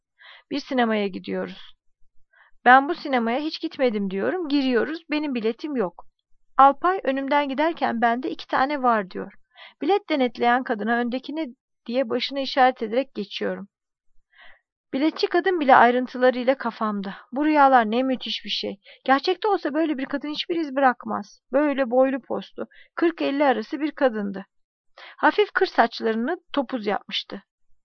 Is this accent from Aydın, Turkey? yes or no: no; Istanbul, Turkey; Doğma büyüme İstanbulluyum. Bunca yıldır bu kentte yaşadım.